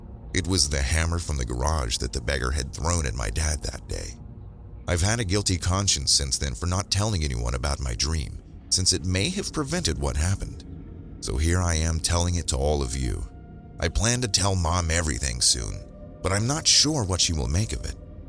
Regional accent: India; from India. I'm currently in high school and live in an urban area.

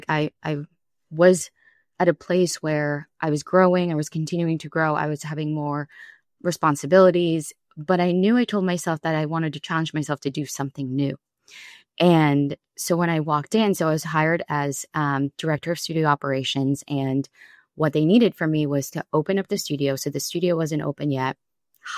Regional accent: New York, United States; I grew up out east on Long Island.

